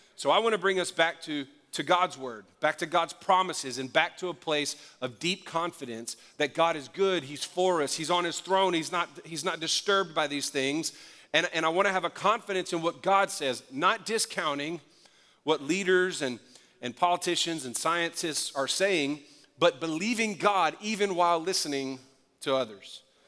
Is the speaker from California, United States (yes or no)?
no; New Orleans, Louisiana, United States; natural disasters in places like my hometown, New Orleans, with Hurricane Katrina or other events